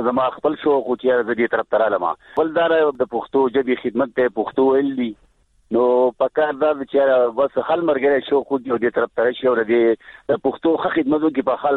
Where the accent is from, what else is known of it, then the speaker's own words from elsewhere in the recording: Golkada, Khyber Pakhtunkhwa, Pakistan; ګولکدا سیل شریف زړه غزه پیدا شي ما په دغه ګولکدا کې پیدا شي ما دغه ګولکدا کې لوښه